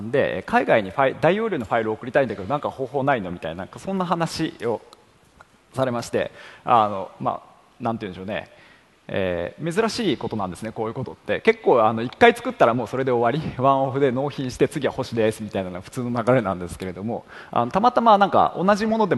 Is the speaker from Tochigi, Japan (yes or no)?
no; Sapporo, Hokkaido, Japan; also born or lived in Gifu; 岐阜県生まれの札幌育ちですね。